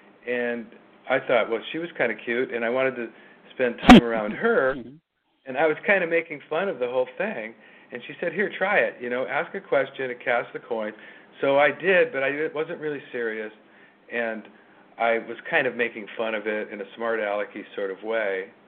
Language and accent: English; California, United States; I grew up in the Bay Area, and I grew up during the 70s, came of age